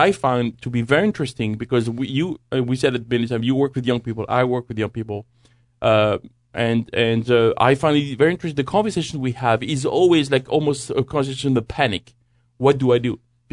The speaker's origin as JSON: {"language": "English", "country": "France", "second_language": "English", "said": "come from France. You can tell by my accent, but."}